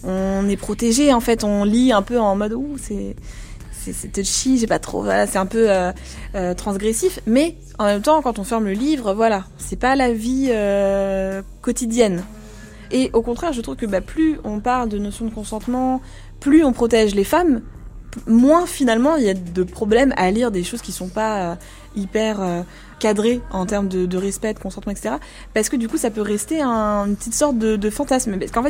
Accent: France; qui sont hyper surprises de découvrir que je suis française en fait.

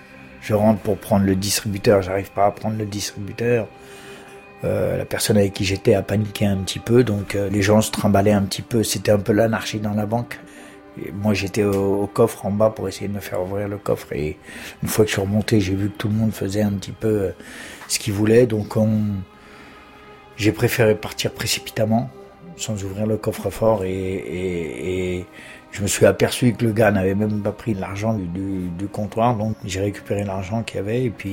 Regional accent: Vitry-sur-Seine, Île-de-France, France; Je suis l'aîné de 5 enfants. J'ai grandi à Vitry-sur-Seine, dans la banlieue sud, dans une cité assez difficile.

